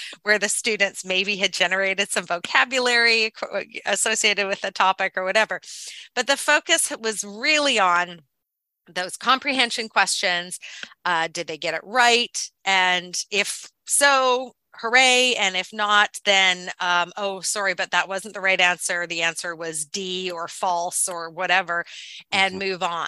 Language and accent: English; Canada; I'm Canadian, and so I studied French as a second language for much of my time in public school and university in Canada. And yet, when I lived in Belgium